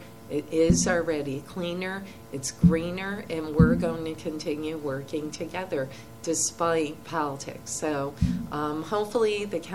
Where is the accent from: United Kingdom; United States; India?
United States; Troy; I mean, it pained me as someone born and raised in Troy.